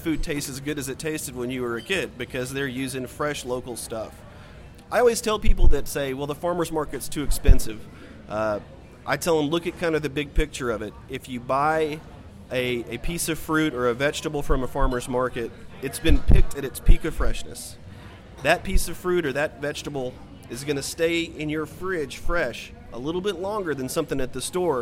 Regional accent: Arkadelphia, Arkansas, United States; I grew up in Arkadelphia. They have a farmers market now.

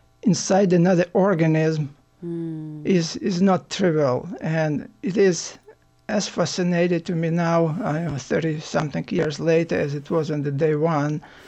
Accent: Ukraine; English is a second language; now in United States; as you can tell from my accent, I'm not born in the United States. I'm a Ukrainian by origin.

